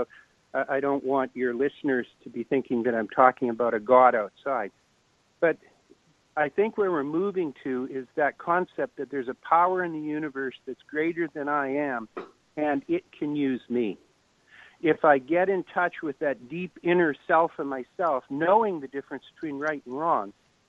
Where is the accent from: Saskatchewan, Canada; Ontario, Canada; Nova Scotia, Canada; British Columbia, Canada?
British Columbia, Canada; Kelowna; also born or lived in Southern California; up from Southern California, where I was living and where I'd been educated, and I came back up to my hometown of Kelowna, and I walked inside a grade 3 classroom to teach my first class.